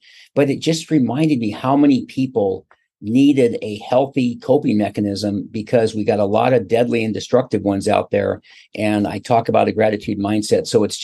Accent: Seattle, Washington, United States; when I was growing up in Seattle, Washington, and I went to high school and I went to the University of Washington.

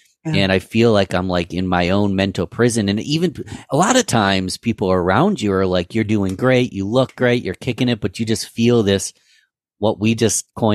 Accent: Rochester, New York, United States; But you're a Rochester, you're here locally in my hometown, the 585. If anyone doesn't know, 585 is Rochester, New York

